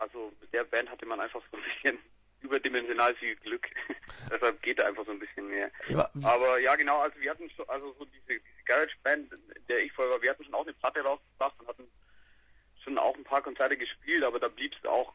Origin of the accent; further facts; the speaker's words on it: Bavaria, Germany; now in Nuremberg, Germany; Genau, wir sind aus Nürnberg, ja. Wir haben uns, also wir kommen alle irgendwie aus verstreuten Käfern in Bayern, wohnen aber seit einigen Jahren in Nürnberg